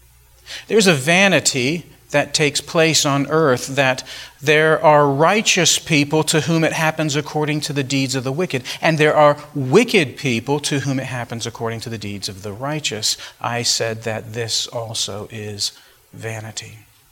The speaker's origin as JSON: {"language": "English", "town": "Albuquerque", "region": "New Mexico", "country": "United States", "tie": "born or raised there", "said": "I grew up in New Mexico, in Albuquerque. And if you have been to Albuquerque, there are a lot of arroyos, these big concrete-lined ditches all over the city"}